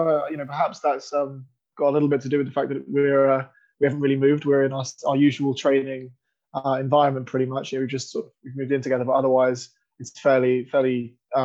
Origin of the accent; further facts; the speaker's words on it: London, United Kingdom; now in Cambridge, United Kingdom; I grew up in Lewisham and then Greenwich in southeast London.